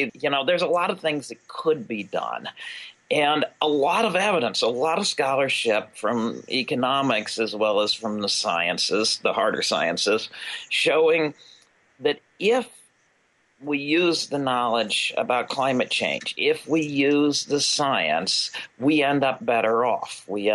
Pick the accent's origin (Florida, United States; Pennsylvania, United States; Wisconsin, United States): Pennsylvania, United States; Albion, I come to you from Pennsylvania, Penn's Woods.